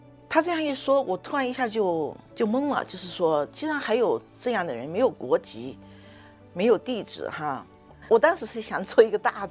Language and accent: Chinese; China; moved away as an adult; now in United States; 作为一个中国人，我要讲一讲我是怎么从遥远的中国来到美国的，因为大家都是坐飞机来的，只有我是划船来的。这个故事已经过去很久了，那应该是从1988年3月份开始